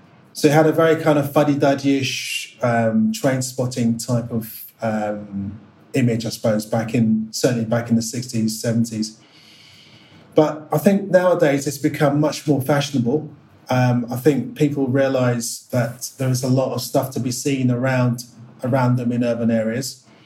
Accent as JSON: {"language": "English", "region": "London", "country": "United Kingdom", "tie": "born there", "said": "And luckily I was born in Northwest London as a human."}